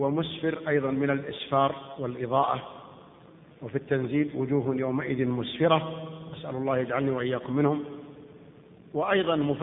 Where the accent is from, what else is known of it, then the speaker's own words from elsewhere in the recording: Abha, Asir, Saudi Arabia; born there; من مواليد مدينة أبها سنة 1361 للهجرة.